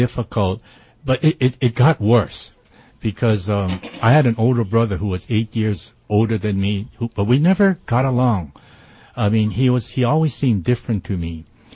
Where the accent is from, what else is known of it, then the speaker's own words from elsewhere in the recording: Honolulu, Hawaii, United States; I grew up in Makiki, and that's right in the heart of Honolulu. And, you know, this, I was born in 1947.